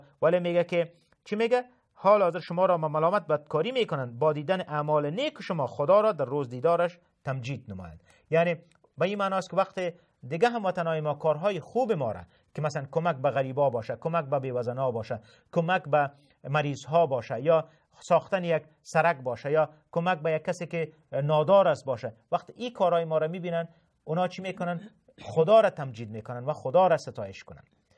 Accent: Afghanistan; ما در این در افغانستان تولد شدیم، بزرگ شدیم و به عیسی مسیح ایمان آوردیم

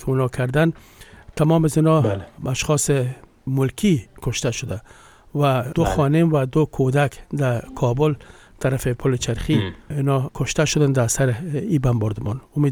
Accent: Afghanistan

